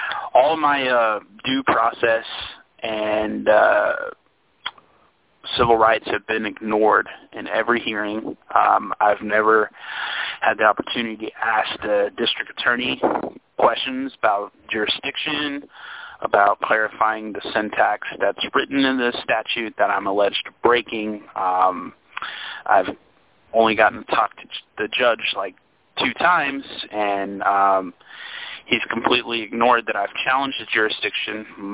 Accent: Texas, United States; I'm from Texas.

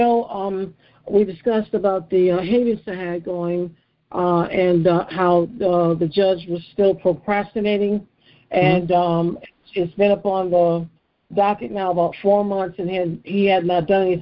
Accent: Florida, United States; Also, I've contacted Hillsborough County and Dade, because I'm from Florida

